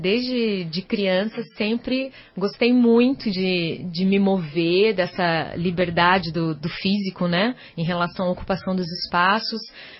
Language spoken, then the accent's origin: Portuguese; Curitiba, Paraná, Brazil; Sou curitibana.